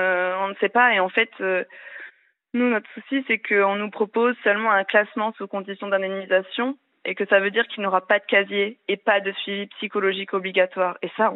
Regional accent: Beaune, Bourgogne-Franche-Comté, France; now in Belgium; Moi je viens de Beaune, donc mon histoire ça s'est passé à Beaune, mais j'appelle depuis la Belgique et j'ai 21 ans.

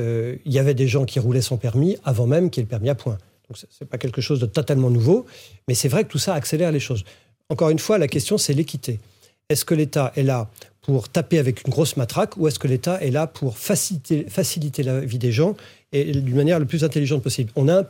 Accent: Orléans, Centre-Val de Loire, France; born there; Je trouve que moi, je suis né à Orléans

